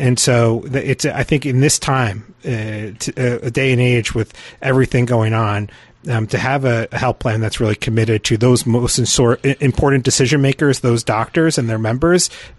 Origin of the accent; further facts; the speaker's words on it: New York, United States; I remember I grew up in Ulster County across the river